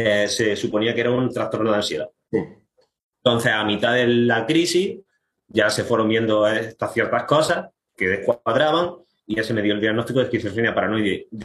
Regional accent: Linares, Andalusia, Spain; now in Granada, Spain; tengo 27, casi 28 años, soy de Linares, Jaén, pero vivo en Granada

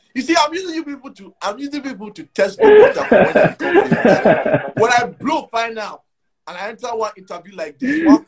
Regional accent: Nigeria; But see, I'm Nigerian down to the core.

